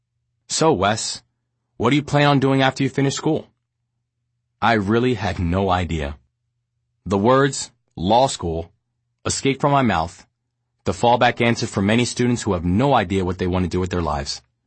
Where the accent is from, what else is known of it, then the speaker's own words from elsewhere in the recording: Bronx, New York, United States; Many of the kids I grew up with in the Bronx, including guys like Shay, who stayed outside the law, never believed that they'd have a shot.